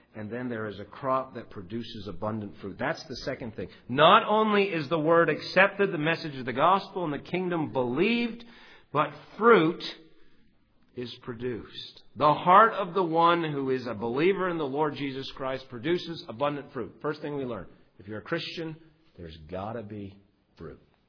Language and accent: English; Ontario, Canada; now in United States; Where I grew up in Ontario, Canada, there's very rich soil.